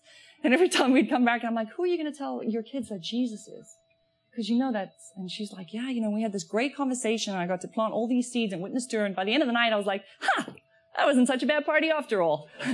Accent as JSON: {"language": "English", "country": "South Africa", "tie": "born or raised there", "said": "I grew up in South Africa a long time ago."}